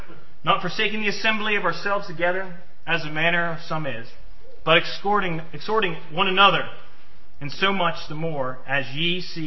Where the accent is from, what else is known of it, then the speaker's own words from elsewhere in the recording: United States; Today, what do we do as Americans? I'm American. Red, white, and blue.